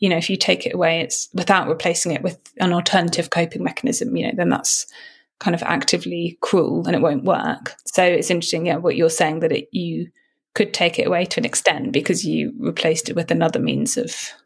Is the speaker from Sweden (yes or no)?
no; United Kingdom; I think, as you know, as a British teenager at that time.